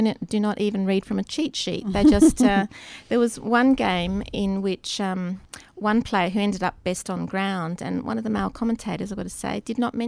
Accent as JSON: {"language": "English", "region": "South Australia", "country": "Australia", "tie": "born or raised there", "said": "I grew up in South Australia"}